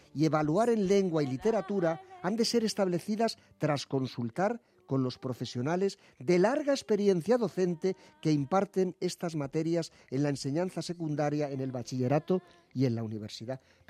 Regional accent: Spain; Soy español, y más allá de lo que sea yo, de derechas o de izquierdas, estoy orgulloso de mi lengua.

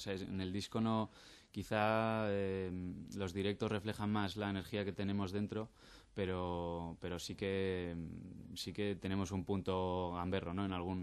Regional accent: Madrid, Community of Madrid, Spain; Y bueno, Zola también es de Madrid, es de Villaverde, pero vamos, que somos de Madrid de toda la vida

